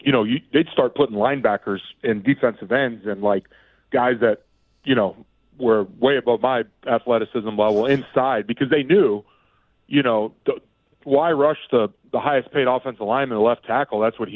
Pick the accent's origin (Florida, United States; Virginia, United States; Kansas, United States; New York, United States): Florida, United States; growing up in South Florida, like, I mean, you played anything in the streets or on the city park